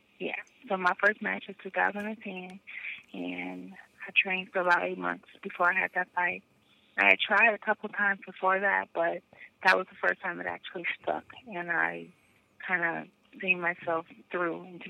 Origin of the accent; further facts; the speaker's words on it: San Francisco, California, United States; My family, I'm born and raised in San Francisco.